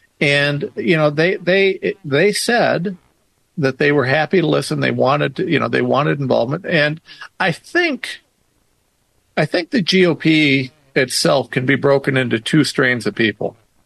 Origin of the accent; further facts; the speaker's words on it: Ohio, United States; You know, I'm a nobody from Ohio.